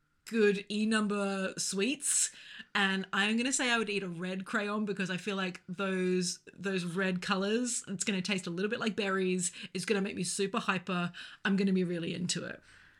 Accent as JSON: {"language": "English", "country": "Australia", "said": "I think being an Australian, I am also more solar powered than I first suspected."}